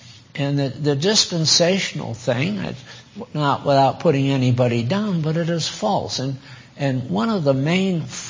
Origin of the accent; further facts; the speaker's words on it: Connecticut, United States; also born or lived in Maine; I was raised in New England. Born in Maine and raised in Connecticut.